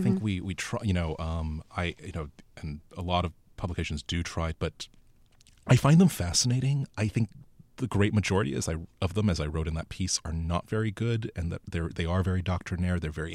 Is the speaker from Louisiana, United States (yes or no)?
no; California, United States; I grew up in Orange County, and with the Orange County Register, my hometown paper